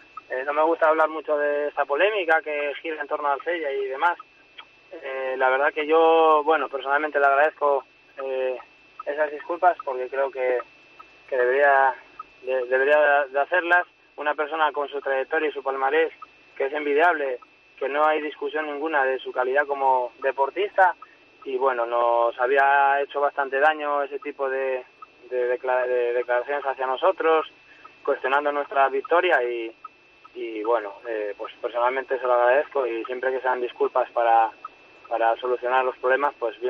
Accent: Asturias, Spain; yo como asturiano y demás

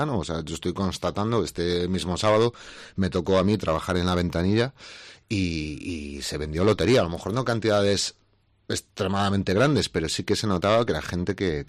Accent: Galicia, Spain; Y como buenos gallegos nos gusta pues poner algún tipo de detalle.

